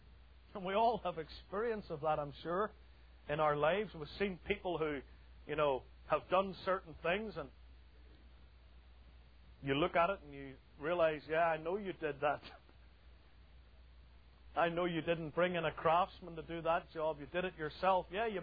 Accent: United Kingdom; I grew up in the United Kingdom calling a carpenter a joiner.

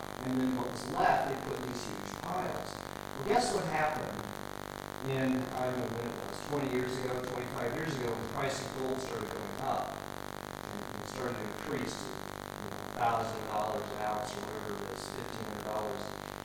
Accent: Colorado, United States; When I think of this image, growing up in Colorado, I think of Leadville, Colorado.

